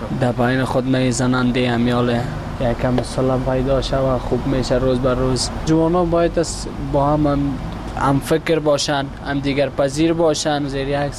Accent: Afghanistan; همشه کل ما افغان هستیم

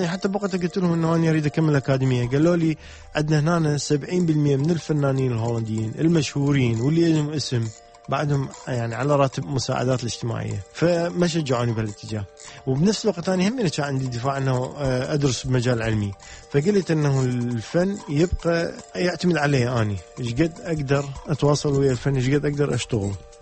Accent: Baghdad, Baghdad Governorate, Iraq; moved away as an adult; now in Netherlands; احنا بغداد كبرنا بها، يعني هي مدينتي بغداد، اشتغلت بها وكذا، تعبت بها، تخرجت بها،

